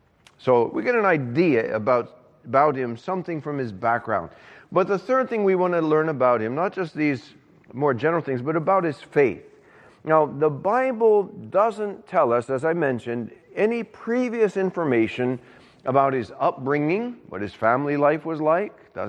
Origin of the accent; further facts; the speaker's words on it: New Orleans, Louisiana, United States; When I grew up in New Orleans, I would go to a youth camp, and this was statewide from all of Louisiana.